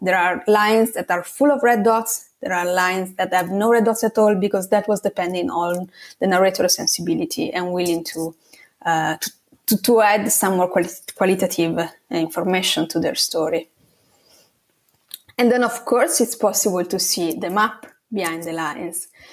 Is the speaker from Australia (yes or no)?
no; northern Italy, Italy; English is a second language; I went in a welcoming center in my hometown in Northern Italy